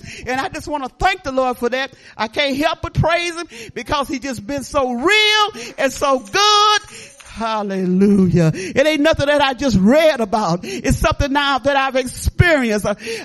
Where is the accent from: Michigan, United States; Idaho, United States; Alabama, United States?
Michigan, United States; Detroit; I was raised in Black Bottom of Detroit, they called it.